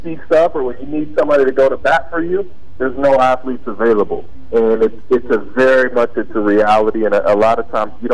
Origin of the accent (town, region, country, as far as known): Pasadena, California, United States; born or raised there